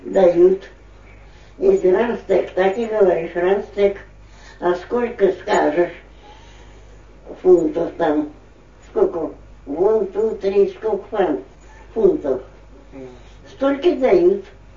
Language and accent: Russian; Russia; а в магазине полячка, продавщица, спрашивает меня, откуда приехала ты? По-английски. А я говорю, из России.